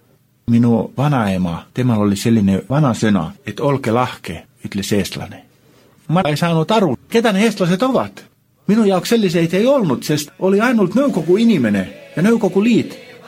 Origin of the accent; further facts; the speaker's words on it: Finland; Estonian is a second language; Kõik, kes kuulivad, et oleme Soomest